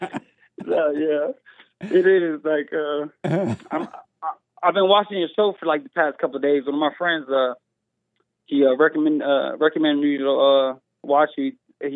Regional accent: Florida, United States; Sorry, I'm from Florida originally, so I kind of got like a little accent.

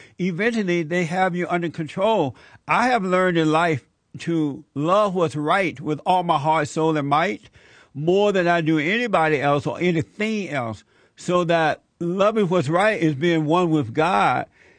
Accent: Alabama, United States; I grew up on a plantation in Alabama. I was born in Alabama. I was raised under the Jim Crow laws.

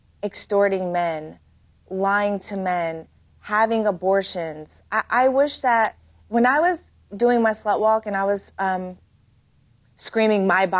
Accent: East Coast, United States; now in Los Angeles, United States; I'm from the East Coast.

